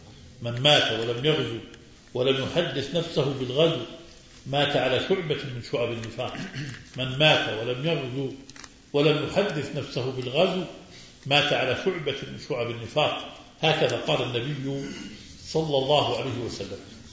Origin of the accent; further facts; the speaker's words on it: Haifa, Haifa District, Israel; نحن من فلسطين المحتلة الجريحة، سأل الله أن يعيدها لحضيرة الإسلام والمسلمين، ونسأل لكم الثبات. من مدينة حيفا